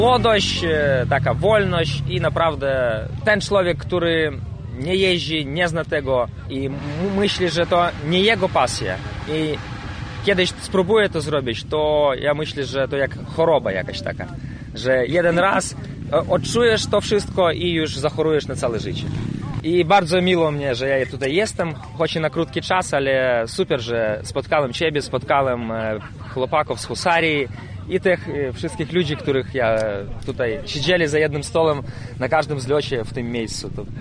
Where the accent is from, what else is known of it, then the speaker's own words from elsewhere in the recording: Belarus; now in Poland; Przyjechałem jakby z Białorusi, ale już dawno jestem w Polsce.